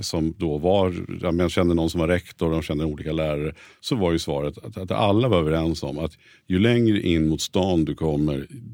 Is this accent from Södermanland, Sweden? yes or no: yes; Nyköping, Södermanland, Sweden; jag är från Nyköping från början och vi flyttade upp när dottern började högstadiet.